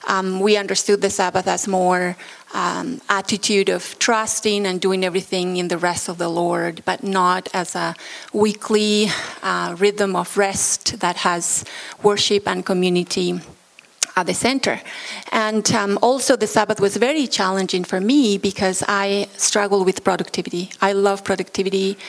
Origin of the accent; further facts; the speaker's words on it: Bolivia; moved away as an adult; now in Canada; I'm originally from Bolivia. I came to Canada about 14, 15 years ago to go to Regent.